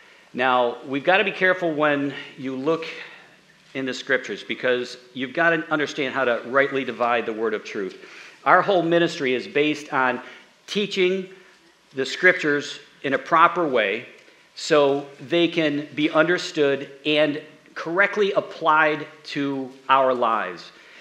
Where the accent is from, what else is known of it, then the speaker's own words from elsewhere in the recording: Rochester, New York, United States; As I mentioned, we're from, we're from Rochester, New York. That's kind of our home.